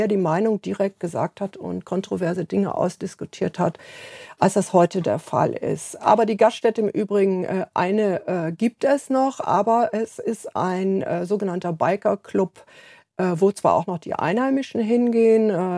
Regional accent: Borken, North Rhine-Westphalia, Germany; Ich weiß nicht, wie viele in meiner Heimat tatsächlich noch Kirchenmitglieder sind

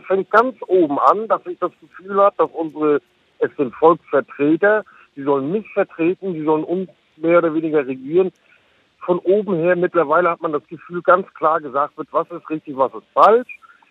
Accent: East Germany, Germany; moved away as an adult; now in Kiel, Germany; Ich bin in der DDR aufgewachsen. Nach der Wende hat mich dann hier oben nach Kiel verschlagen und so weiter. Bin 50 Jahre alt

